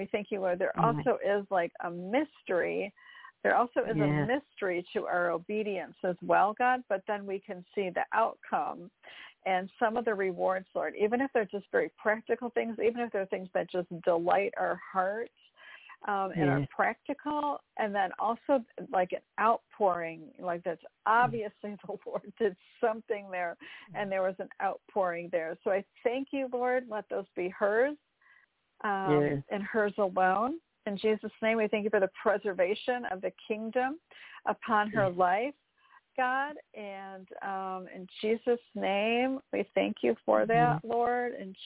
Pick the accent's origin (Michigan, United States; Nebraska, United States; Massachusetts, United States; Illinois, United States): Michigan, United States; because I grew up in Michigan. And we didn't really have a lot of that, not mountains and stuff.